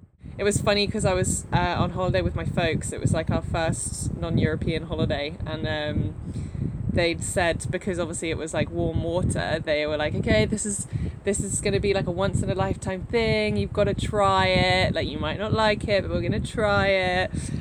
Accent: United Kingdom; I'm British, you can probably hear.

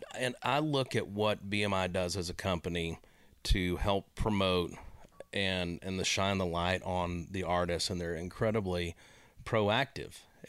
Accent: Texas, United States; moved away; also born or lived in Nashville; I grew up in Texas. I moved to Nashville to get in the music business, and I was there 27 years.

